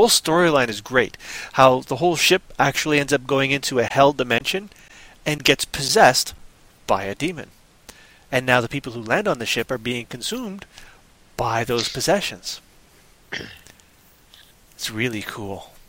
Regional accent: Canada; A lot of people, especially in Canada, we say, oh, that's a Canadian movie.

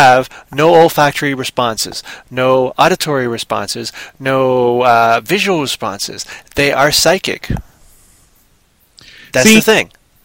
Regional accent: Canada; of course I've used kilometers. I'm Canadian.

